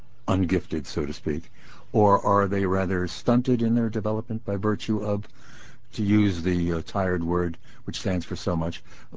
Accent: Brooklyn, New York, United States; When I was a little boy growing up in Brooklyn, New York, and going to PS 205, there were different tracks.

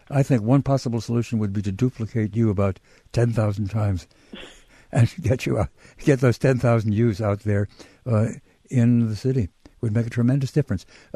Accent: Brooklyn, New York, United States; I was raised in Brooklyn many, many years ago, to be sure.

